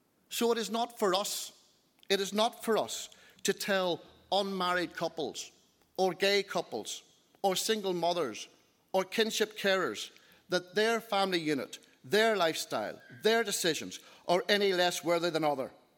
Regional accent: Northern Ireland, United Kingdom; The label I do is Northern Irish. I am Northern Irish.

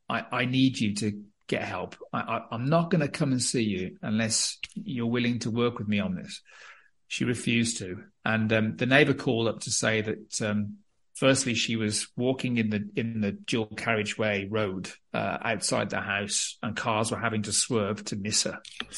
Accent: United Kingdom; because I'm British

